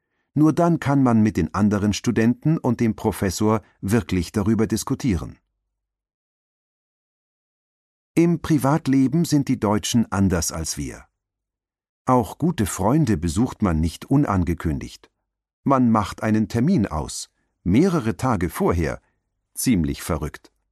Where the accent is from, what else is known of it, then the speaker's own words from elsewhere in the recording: Nigeria; German is a second language; moved away as an adult; now in Germany; In meiner Heimat habe ich bei einer Nichtregierungsorganisation und als Buchhalter gearbeitet und einen Bachelor in Ökonomie gemacht. Die Kommunikation an den Universitäten ist in Deutschland aber ganz anders als in Nigeria.